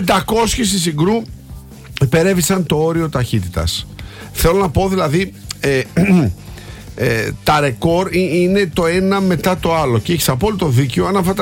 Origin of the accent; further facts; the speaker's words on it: Greece; Γενικά μας αρέσει σαν Έλληνες, εντάξει, το έχουμε μέσα στο βασικό εξοπλισμό είναι.